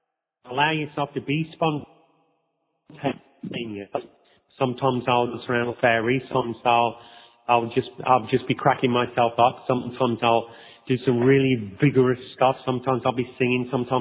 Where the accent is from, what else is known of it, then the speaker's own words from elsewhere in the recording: England, United Kingdom; which we were because we're English